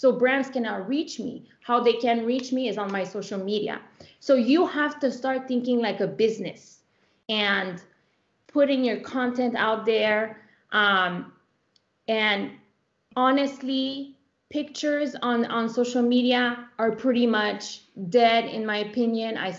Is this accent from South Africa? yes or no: no; Canada; English is a second language; I have braces, I wear glasses, I'm French Canadian, I have an accent